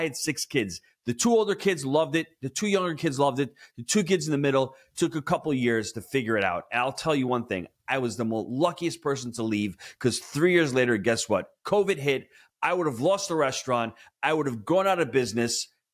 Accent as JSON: {"language": "English", "region": "New York", "country": "United States", "tie": "born or raised there", "said": "I'm a New Yorker, born, bred. I'm never going to leave. There is no way I'm leaving New York."}